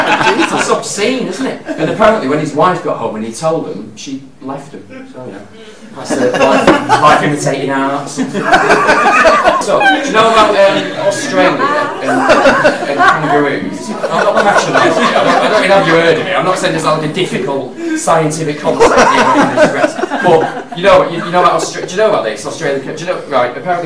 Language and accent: English; Manchester, North West England, United Kingdom; I'm from Manchester